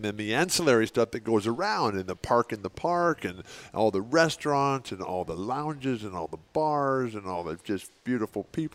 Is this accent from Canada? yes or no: no; San Diego, California, United States; is going to be here in San Diego, my hometown, and we're going to be just doing stuff all week long.